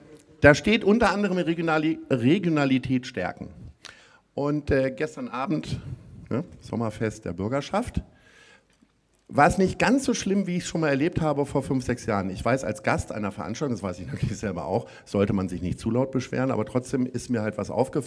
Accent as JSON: {"language": "German", "region": "Lower Saxony", "country": "Germany", "tie": "born there", "lives_now": "Hamburg, Germany", "said": "Freut mich als gebürtiger Niedersachse, ärgert mich natürlich jetzt als Wahlhamburger."}